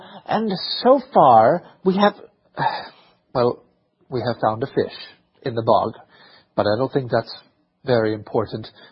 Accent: Taiwan; believe it or not, I grew up in Taiwan.

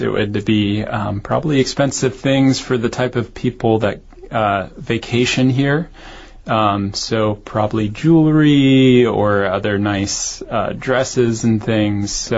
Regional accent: United States; now in Taipei, Taiwan; Yeah, I think as an American, I can't really relate to that 12th generation kind of family.

